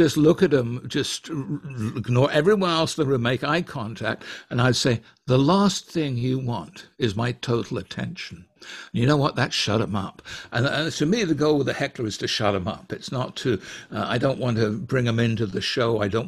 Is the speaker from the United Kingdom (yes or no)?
yes; United Kingdom; And, you know, I'm British.